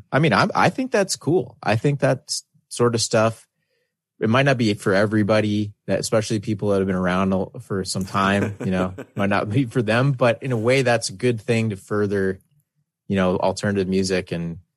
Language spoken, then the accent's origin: English; Canada; That's one of the great parts of being Canadian is the poutine and hockey, I'd say too.